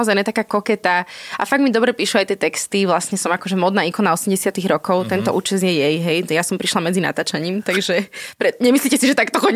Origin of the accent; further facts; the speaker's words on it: Poprad, Prešov Region, Slovakia; ja som z Popradu. Takže ja som vyrastala v zime.